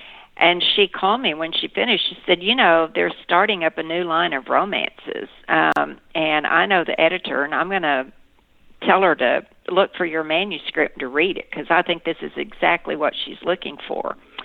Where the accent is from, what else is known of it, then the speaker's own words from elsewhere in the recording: Texas, United States; And I've been asked this question before. Did growing up in Texas contribute to your storytelling? And I give an unequivocal yes.